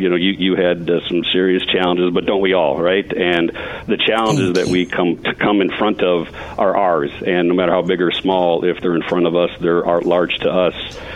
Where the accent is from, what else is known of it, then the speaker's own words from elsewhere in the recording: Phoenix, Arizona, United States; growing up in Phoenix, I gravitated to the Latin community and the Native Indigenous Native Americans in Phoenix, mainly because, again, I'm Roman Catholic, so the church.